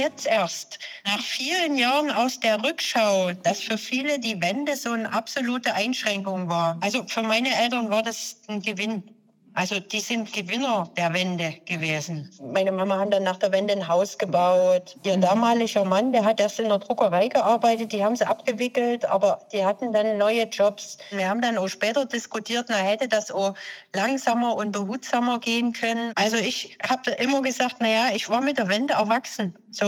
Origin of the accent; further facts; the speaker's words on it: East Germany, Germany; ich bin ein Kind vom Osten